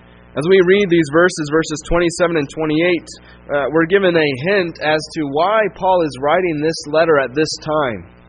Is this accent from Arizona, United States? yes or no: yes; Tucson, Arizona, United States; Growing up in Tucson, and probably similar to here, you would know someone is not a local